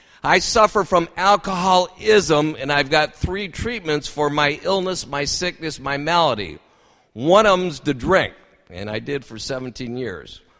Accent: Akron, Ohio, United States; I happen to be from out of town. I'm from Akron, Ohio.

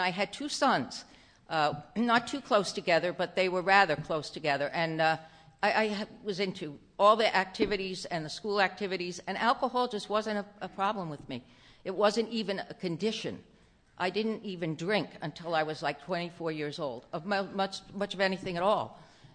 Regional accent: New York, United States; born there; that's where I was born. I was born in Long Island, and I had a wonderful childhood.

